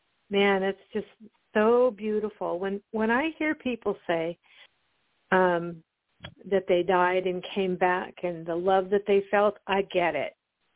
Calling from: Oregon, United States; I'm calling from Oregon.

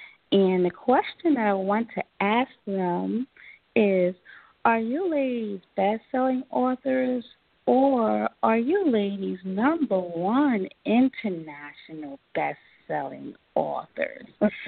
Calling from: Atlanta, Georgia, United States; I am calling from Atlanta, Georgia

